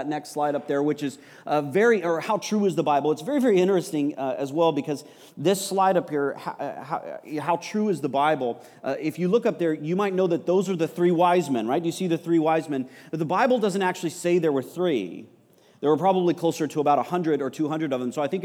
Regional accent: Texas, United States; now in Canada; I am American. I presume upon your grace. I was born and raised in West Texas area of the United States

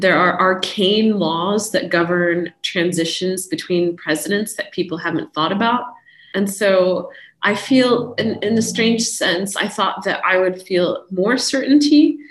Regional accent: United States; And I'm American, so.

